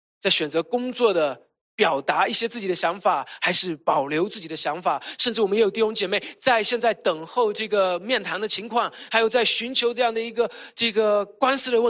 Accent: China; 我们中国人，我们国内的弟兄姐妹讲，这是救命的稻草

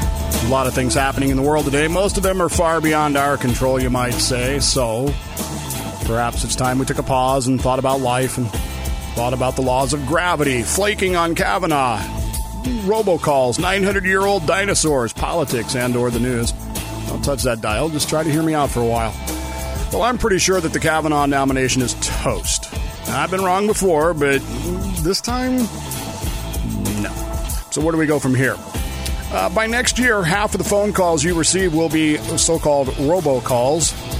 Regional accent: Denver, Colorado, United States; It's weird because most of you know I grew up in Denver. I am a huge Broncos fan, but I absolutely despise the Rockies.

